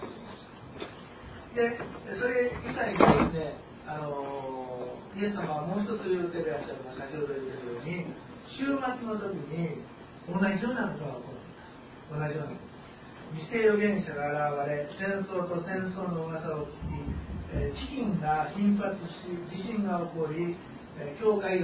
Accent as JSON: {"language": "Japanese", "region": "Osaka", "country": "Japan", "said": "まあ、私たちは大阪から来ましたので"}